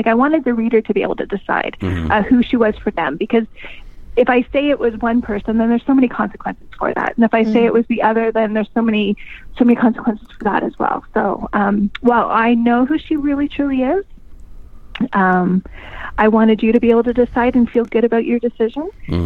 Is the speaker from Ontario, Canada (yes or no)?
yes; Kincardine, Ontario, Canada; I grew up in Kincardine.